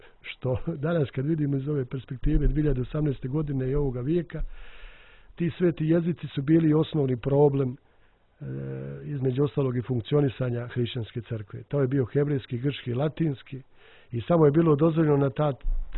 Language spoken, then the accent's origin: Serbian; Serbia; ta teološka misa u posebno ovoga vremena koji mi kao narod Srbi nudimo